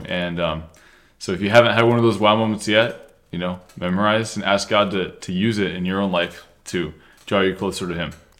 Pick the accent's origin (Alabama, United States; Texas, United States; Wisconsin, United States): Wisconsin, United States; Menomonee Falls; I'm from Falls and he's from McQuanago.